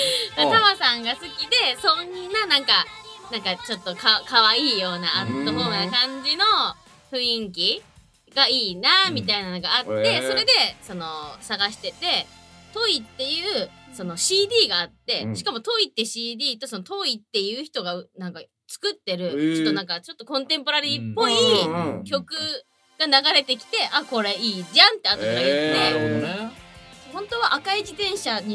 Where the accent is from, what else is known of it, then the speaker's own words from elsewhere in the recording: Ehime, Japan; 私の地元愛媛なんですけど